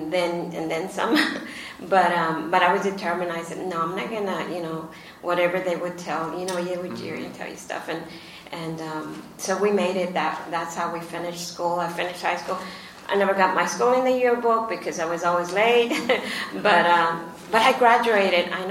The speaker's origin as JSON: {"language": "English", "town": "Brownsville", "region": "Texas", "country": "United States", "said": "and I'm from Brownsville, so a lot of other Mexican Americans"}